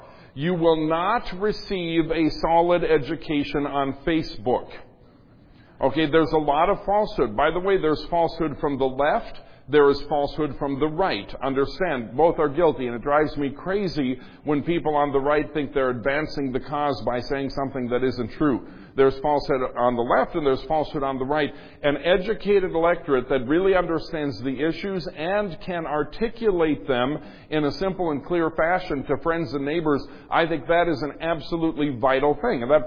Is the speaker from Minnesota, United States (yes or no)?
yes; Minnesota, United States; Something astounding happened in the state of Minnesota, my home state.